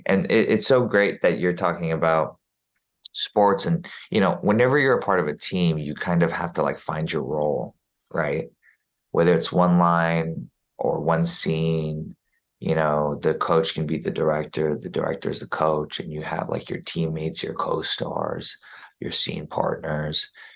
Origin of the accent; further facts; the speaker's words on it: Juneau, Alaska, United States; born there; also born or lived in Germany; I was born in Juneau, Alaska. And she was like, I lived in Juneau, Alaska. And I was like, oh my gosh, I'm an Army brat. And I lived in Germany.